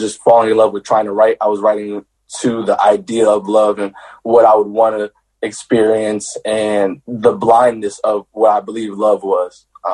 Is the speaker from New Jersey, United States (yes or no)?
yes; Willingboro, New Jersey, United States; Willimboro, New Jersey. I grew up in a small town in New Jersey. It's like probably about 10, 15 minutes away from Philly.